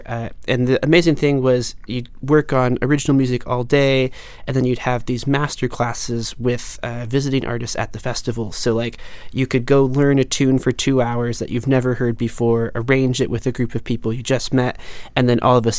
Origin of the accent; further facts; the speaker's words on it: Bowling Green, Ohio, United States; I grew up in Bowling Green, Ohio.